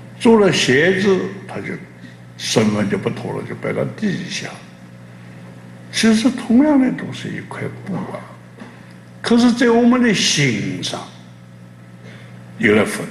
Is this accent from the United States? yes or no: yes; United States; 我们美国人得到硫磺岛